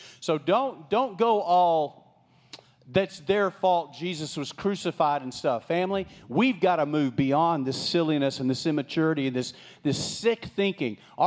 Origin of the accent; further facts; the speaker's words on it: Texas, United States; I grew up in West Texas. I mean, we didn't even know who Jews were. I mean, that wasn't common where I lived.